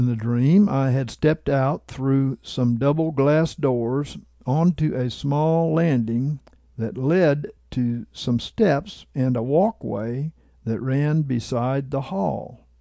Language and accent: English; Australia; In real life, I am Australian and live in Australia